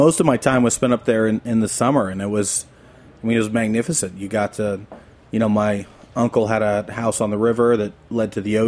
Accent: New York, United States; also born or lived in Illinois / Ohio; I grew up in the Hudson Valley near Poughkeepsie. And my dad moved around a lot when we were kids. Not a lot, but I was born in Illinois and lived in Ohio and settled in New York in the late 70s

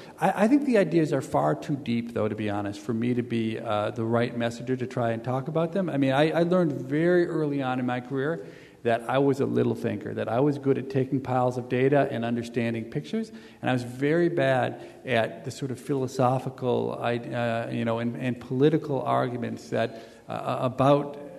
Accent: Chicago, Illinois, United States; Well, I'm from Chicago.

